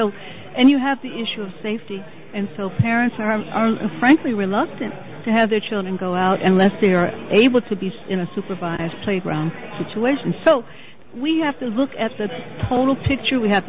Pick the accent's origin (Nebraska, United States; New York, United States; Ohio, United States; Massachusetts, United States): Ohio, United States; I'm from Ohio, too.